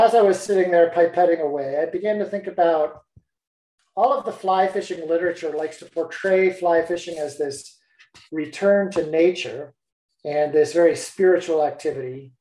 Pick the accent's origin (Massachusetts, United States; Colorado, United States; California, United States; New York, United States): Colorado, United States; Second of all, I grew up fishing in Colorado, fly fishing for what were usually rainbow trout.